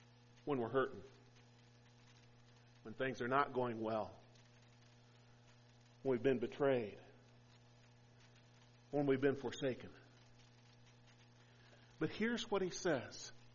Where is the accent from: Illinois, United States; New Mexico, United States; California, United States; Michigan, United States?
New Mexico, United States; Albuquerque; now in Arizona, United States; That's not a real problem here in Arizona. But growing up in Albuquerque, there was always somebody on a cold morning would try and encourage you to lick the metal fence post